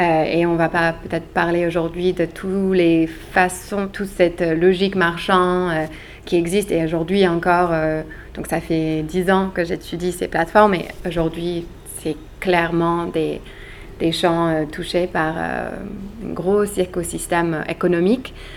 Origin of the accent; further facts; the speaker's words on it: United States; Donc, je suis américaine, je vivais à l'époque à New York